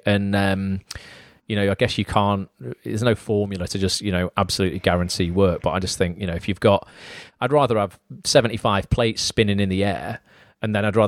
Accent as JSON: {"language": "English", "region": "England", "country": "United Kingdom", "accent": "General Northern", "said": "General Northern. There you go. I'll take that."}